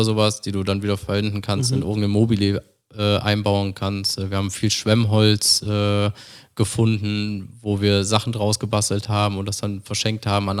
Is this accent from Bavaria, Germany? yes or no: no; Cologne, North Rhine-Westphalia, Germany; meine Frau kommt aus Berlin, ich komme aus Köln und wir sind die Stadt gewöhnt